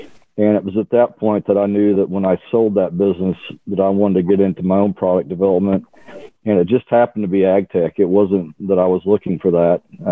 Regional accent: Columbus, Indiana, United States; I went to, grew up in Columbus, Indiana, middle class all the way.

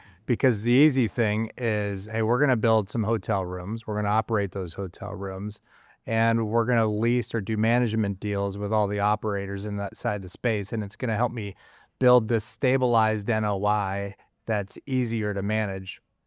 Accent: Phoenix, Arizona, United States; also born or lived in Tucson; Yeah, I was born in Tucson and moved to Phoenix when I was little. I've been here basically my entire life.

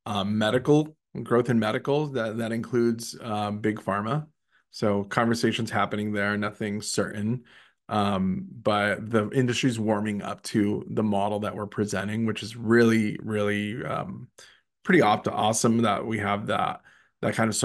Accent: Ecuador; So you know, we'll roll with it, even though I'm from Ecuador.

